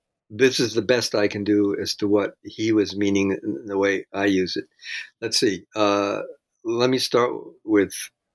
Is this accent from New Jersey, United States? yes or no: yes; Jersey City, New Jersey, United States; I come from Jersey City. So what do you expect? Kind of thing.